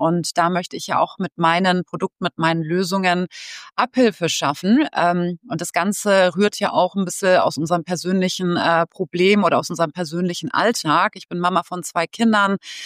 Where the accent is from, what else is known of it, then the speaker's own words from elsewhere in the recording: Bielefeld, North Rhine-Westphalia, Germany; Was sollte man als Bielefelderin tun?